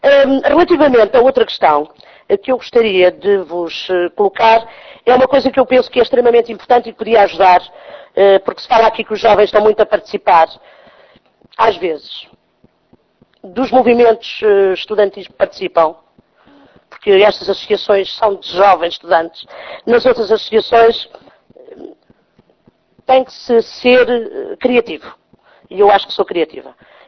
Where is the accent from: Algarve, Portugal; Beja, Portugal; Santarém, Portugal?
Santarém, Portugal; O Conselho Municipal de Santarém, de onde eu sou